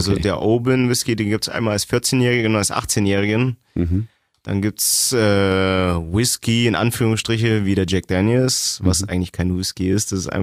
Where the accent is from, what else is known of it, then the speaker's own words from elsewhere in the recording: East Germany, Germany; Ich bin Ossi, wie gesagt.